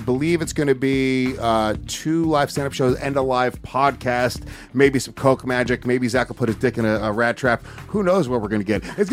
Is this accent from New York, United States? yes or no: yes; New York, United States; Any kids that I grew up with in Havasher, New York